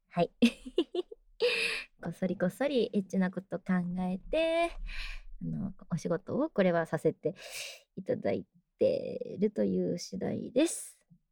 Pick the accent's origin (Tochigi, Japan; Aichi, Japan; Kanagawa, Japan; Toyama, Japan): Kanagawa, Japan; 出身は、神奈川県ですね。今、横浜のあたりに住んでまして、海が見えて、綺麗なところです。